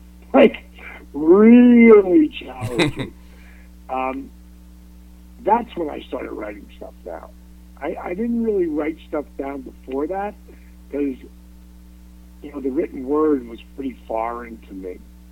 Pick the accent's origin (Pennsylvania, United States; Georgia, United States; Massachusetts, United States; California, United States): Georgia, United States; Atlanta; in my hometown, here in Atlanta, GA.